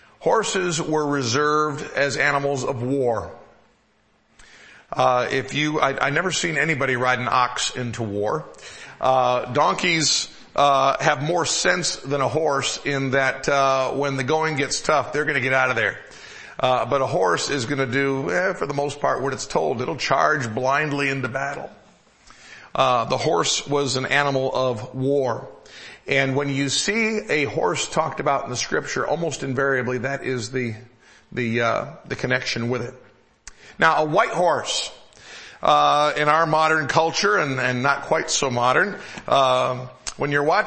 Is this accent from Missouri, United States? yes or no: no; Michigan, United States; also born or lived in South Carolina; I grew up in the Midwest. I know some of you don't think Michigan's too far east to be the Midwest, but I grew up in Michigan. And I also lived for 9 years in South Carolina